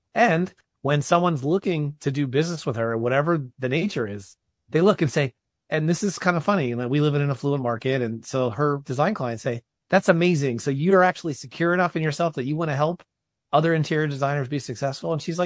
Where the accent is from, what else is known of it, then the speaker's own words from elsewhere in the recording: New Jersey, United States; I'm from Jersey, so I can only imagine the whole 70s disco thing.